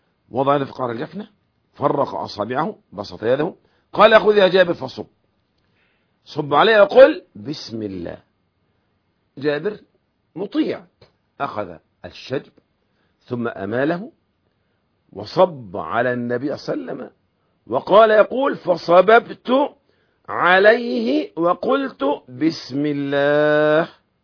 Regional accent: Egypt; وهذا مشهور عندنا في مصر، موضوع منابع المياه وأثيوبيا والسودان وإلى آخره.

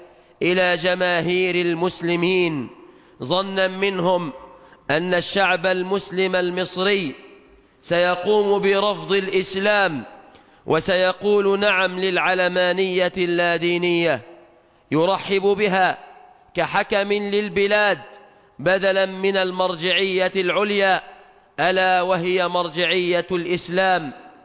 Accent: Egypt; بلادنا مصر

